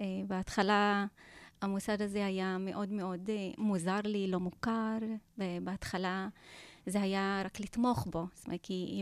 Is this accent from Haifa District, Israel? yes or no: yes; Daliyat al-Karmel, Haifa District, Israel; אני נולדתי בדליית אל כרמל.